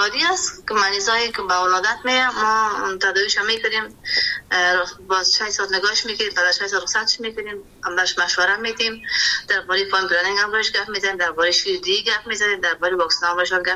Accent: Kabul, Afghanistan; born there

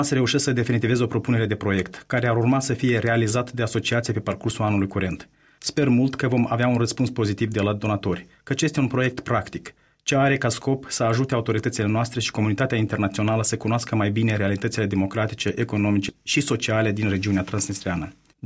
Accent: Lăpușna, Hîncești District, Moldova; În satul meu de Baștină, Lăpușna

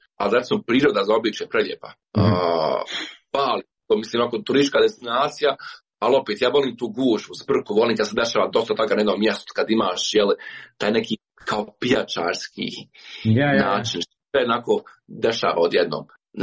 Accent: Bosnia & Herzegovina; ja sam iz Bosne i Hercegovine

